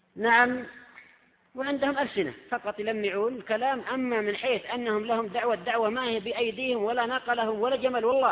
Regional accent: Yemen; أو بعض النساء عندنا في اليمن

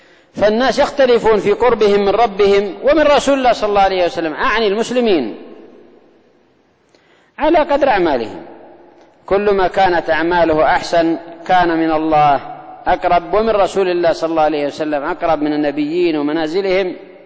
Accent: Yemen; لكن أنا أرى أنك ربما خاصة عندنا في اليمن

